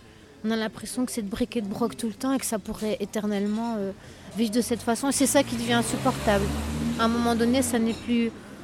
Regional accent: Hauts-de-France, France; Et aussi parce qu'il s'agit de gens du Nord et que moi, je suis du Nord

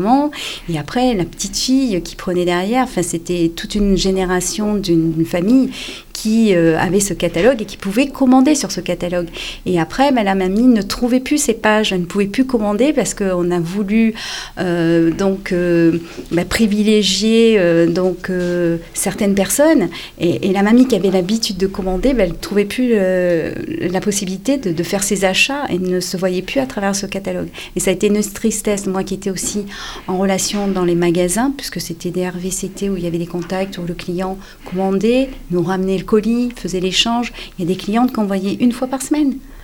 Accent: Toulon, Provence-Alpes-Côte d'Azur, France; Non, je suis du sud, je suis côté de Toulon.

